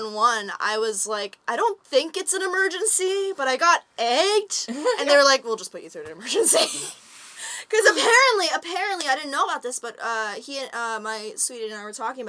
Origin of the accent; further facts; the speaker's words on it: British Columbia, Canada; I grew up near Mount Washington on Vancouver Island